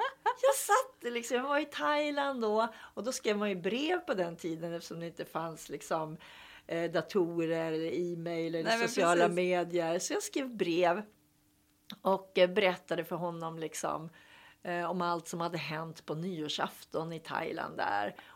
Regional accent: Hudiksvall, Gävleborg County, Sweden; jag var hemma i Hudiksvall för några veckor sedan.

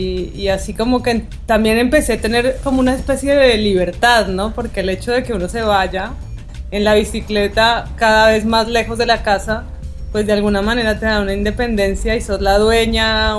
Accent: Ecuador; now in ?; en realidad no, soy una falsa colombiana porque nací en Ecuador, pero mi familia es colombiana.

